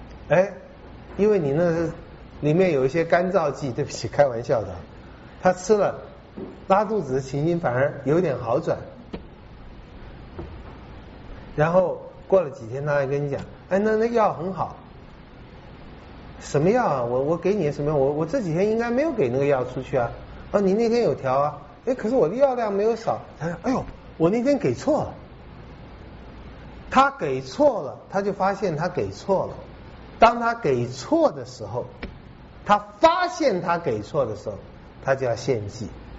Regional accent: China; 牛排来了还要自己撒一点盐啊，撒一点胡椒，我们中国人是不需要的。

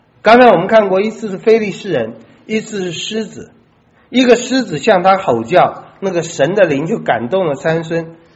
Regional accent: China; 有点像我们中国人在婚宴上面那个就是出谜语啊，猜拳呢、啊。

